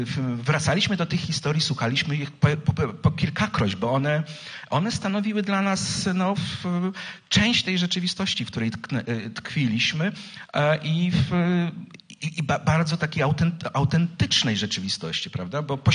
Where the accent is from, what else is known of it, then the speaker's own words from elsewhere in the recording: Drohiczyn, Podlaskie Voivodeship, Poland; są nawiązania właśnie do bunkru, które jako dziecko w Drohiczynie zwiedzałem, tak, w którym się chowałem